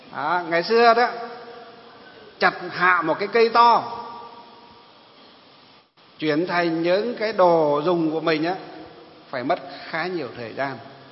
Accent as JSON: {"language": "Vietnamese", "town": "Lương Sơn", "region": "Hòa Bình", "country": "Vietnam", "tie": "born or raised there", "said": "khi tôi còn bé bé, ở quê hương của tôi ở trong Lương Sơn Hòa Bình ấy, dọc cái đường Hồ Chí Minh ấy"}